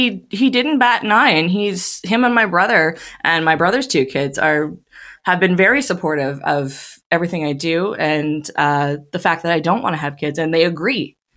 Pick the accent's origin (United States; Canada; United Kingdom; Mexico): Canada; I am from Canada, currently living in Canada, out west